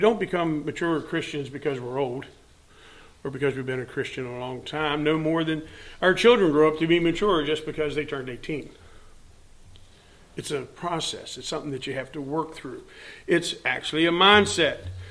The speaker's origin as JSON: {"language": "English", "region": "West Virginia", "country": "United States", "said": "but I say I'm from West Virginia, and we don't have a Philippi."}